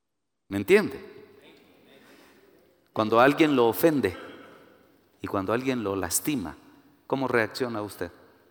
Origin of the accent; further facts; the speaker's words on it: Guatemala; yo vengo de Guatemala, yo no quiero venirme a vivir aquí a México.